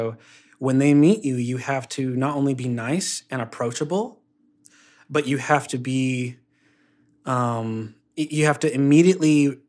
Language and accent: English; Utah, United States; So when I was a kid growing up in Utah, oh, man